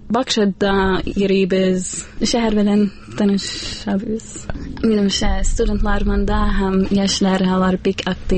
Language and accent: Tatar; Chile; Tatar is a second language; мин Чилидан, хәзер татарша өйрәнәм һәм русча өйрәнәм. Мин Америкада рус филологиясе факультетында укыйм, Аризона дәүләт университетында.